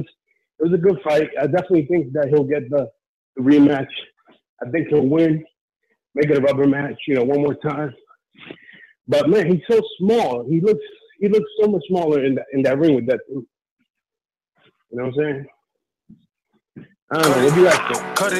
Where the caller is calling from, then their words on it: Edison, New Jersey, United States; No, I'm calling from Edison.